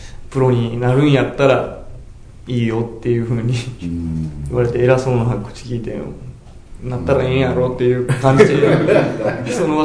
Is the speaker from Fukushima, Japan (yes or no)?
no; Osaka, Japan; あ、大阪です。